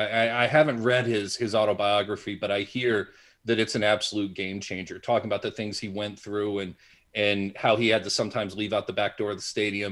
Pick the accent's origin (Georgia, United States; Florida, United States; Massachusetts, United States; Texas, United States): Georgia, United States; Atlanta; I mean, I did a little growing up in Atlanta when I was a kid, and it was just after his time.